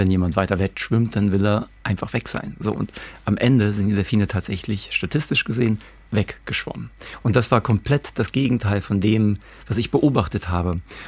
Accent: East Germany, Germany; Ich bin in der DDR aufgewachsen und ich hatte da schon immer irgendwie Schwierigkeiten mit dem System.

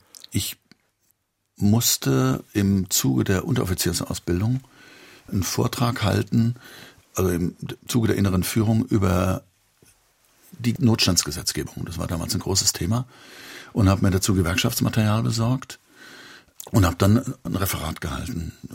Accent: Hesse, Germany; ich bin in Hessen groß geworden

